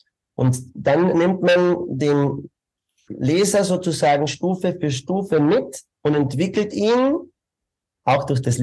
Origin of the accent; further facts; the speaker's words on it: Bavaria, Germany; moved away as an adult; also born or lived in Munich; now in Vienna, Austria; Vielleicht hört man es ein bisschen raus, ich bin auch Bayer, so wie Sie, aber mehr noch im südlichen Bereich. Bin da aufgewachsen, habe 18 Jahre dort gelebt und bin dann nach München zum Studieren, war 10 Jahre in München und bin seit 2003 in Wien.